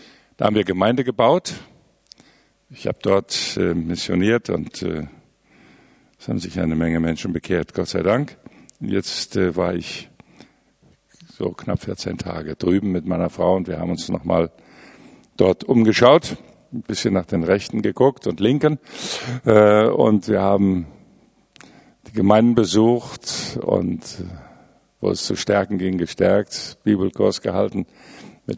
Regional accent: Hesse, Germany; born or raised there; also born or lived in Lodz, Poland

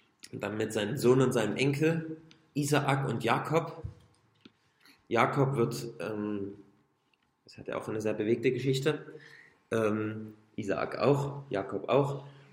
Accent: Germany; dass wir als Gemeinde und auch wir als Deutsche überhaupt eine ganz besondere Rolle da spielen.

